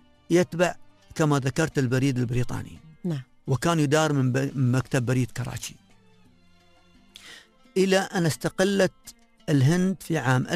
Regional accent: United Arab Emirates; نحن أبناء الإمارات وأبناء زايد.

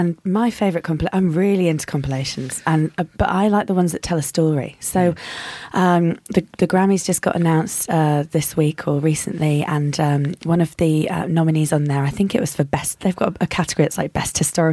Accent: Basingstoke, South East England, United Kingdom; sort of growing up in Basingstoke

